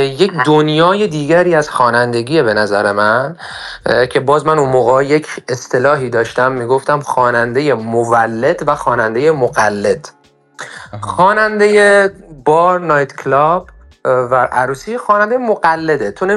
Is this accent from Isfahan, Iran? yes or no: no; Shiraz, Fars, Iran; now in Tehran, Iran; من خودم از زمانی که از شیراز مهاجرت کردم به تهران